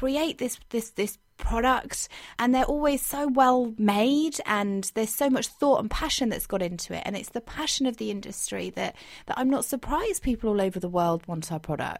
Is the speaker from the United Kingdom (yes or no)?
yes; United Kingdom; I'm not surprised. I'm so proud of being British.